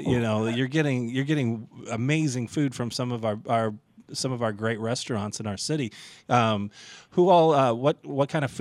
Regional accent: St. Louis, Missouri, United States; now in New Orleans, United States; And, you know, I'm originally from St. Louis. And so festivals in St. Louis aren't exactly like what we have here

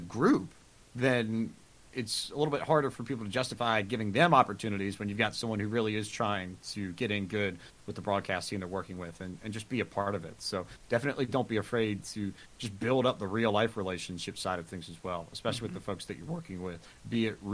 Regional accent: Winston-Salem, North Carolina, United States; Shoot, I'm from Winston-Salem. The Winston Cup headquarters were, you know, 15 minutes from my house.

